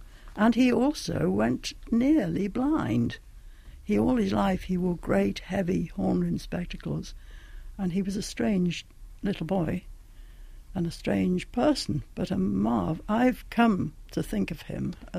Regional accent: North East England, United Kingdom; Oh, and I was brought up on Teesside, which was filled with coal dust

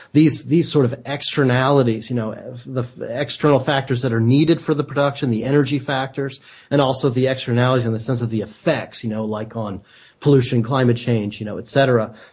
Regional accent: Kentucky, United States; And I grew up in Kentucky, and the horse races were a lot more fun there than that one.

